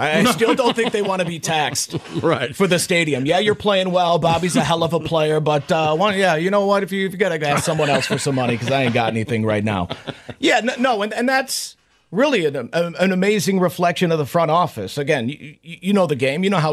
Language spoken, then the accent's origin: English; Michigan, United States; But again, growing up in Michigan, seeing 3 million go out and support the Tigers, you know, pretty consistently in my adult life.